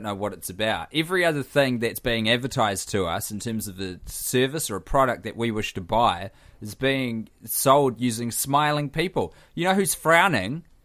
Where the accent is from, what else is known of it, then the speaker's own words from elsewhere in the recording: New Jersey, United States; now in Brooklyn, United States; I'm from New Jersey. Yes, the state that is the butt of many jokes. But seriously, it's an awesome place.